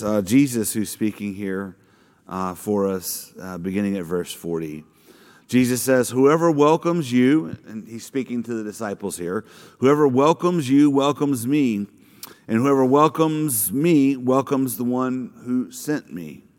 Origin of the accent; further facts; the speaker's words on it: Louisiana, United States; child of Louisiana, I've never lived north of Richmond, Virginia in my entire life. All I know is being a Southerner from the southeastern part of the United States.